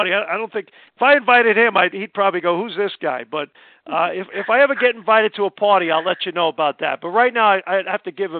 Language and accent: English; Brooklyn, New York, United States; because I'm from Brooklyn and Nathan's.